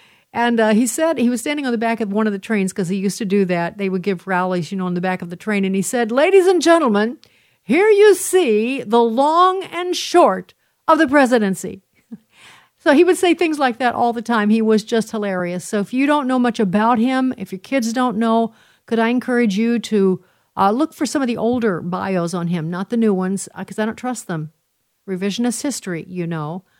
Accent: Illinois, United States; One of my favorites is, of course, I'm from Illinois, and that was his home state eventually.

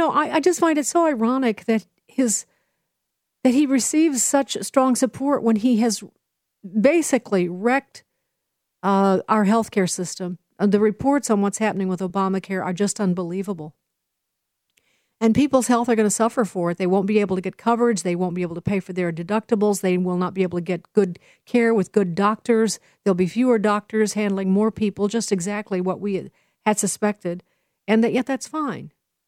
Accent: Chicago, Illinois, United States; You know, I'm from Chicago. We know what Michelle used to be like.

